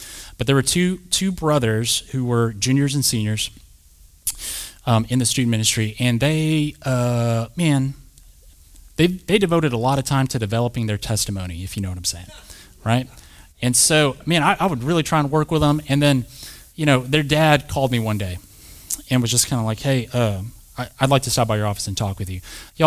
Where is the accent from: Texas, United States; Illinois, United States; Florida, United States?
Texas, United States; Plainview; And y'all, I grew up in West Texas, a little town called Plainview. So, I mean, cotton producing is what we do.